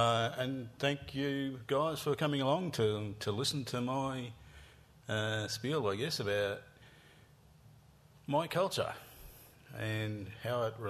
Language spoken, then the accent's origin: English; Yass, New South Wales, Australia; My clan group is the Yar people. We come from Yass. Yass area. We don't really just live in Yass, but that's where we're from. That's our country.